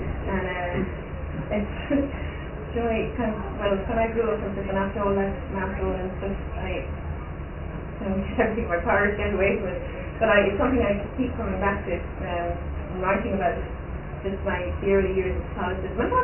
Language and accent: English; Knock, Connacht, Ireland; I was brought up in Knock in St. Mayo, which involved a lot of math.